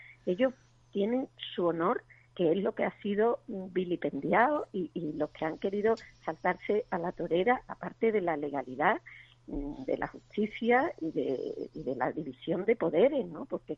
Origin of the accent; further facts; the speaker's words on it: Spain; no solo como víctima del terrorismo, sino como española.